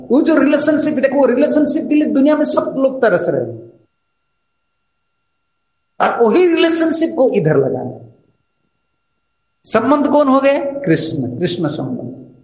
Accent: Odisha, India; मैं आपसे, मैं उड़ीसा आदमी हूं, मैं उड़िया आदमी हूं

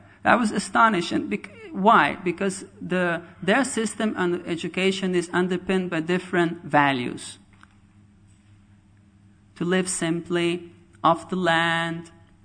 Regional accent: Croatia; English is a second language; because I come from Croatia, which before that was Yugoslavia, which was a communist country

